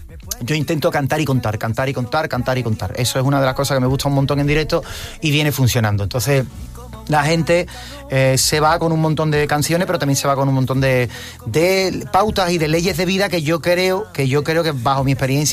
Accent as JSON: {"language": "Spanish", "town": "Cádiz", "region": "Andalusia", "country": "Spain", "said": "Yo soy de Cádiz y a mi gente siempre nos ha gustado mucho el arte"}